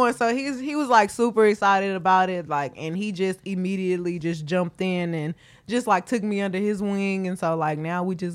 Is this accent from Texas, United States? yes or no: yes; Houston, Texas, United States; But I don't even feel like I sound like I'm from Houston, but people always tell me all the time, like, you have an accent.